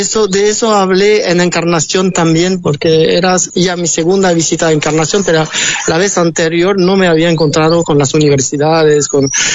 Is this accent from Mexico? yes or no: no; West, France; Spanish is a second language; Bueno, del oeste, donde siempre llueve y hace frío.